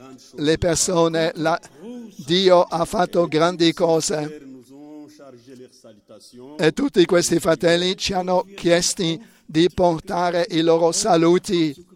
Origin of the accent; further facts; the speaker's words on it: Romania; Italian is a second language; Veniamo dalla Romania e vi portiamo i saluti dalla Romania.